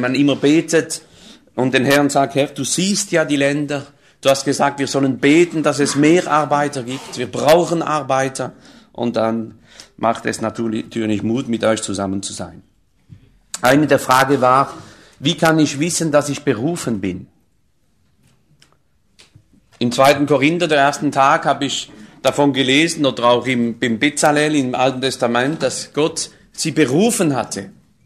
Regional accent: France; wie zum Beispiel bei uns in Frankreich, wie das Land aussah vor 25, 26 Jahren

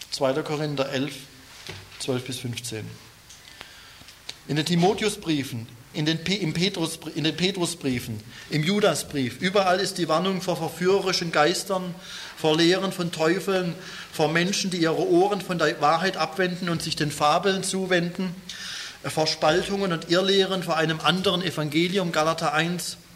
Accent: Pforzheim, Baden-Württemberg, Germany; Pforzheim, ja, natürlich. Die Pforte zum Schwarzwald.

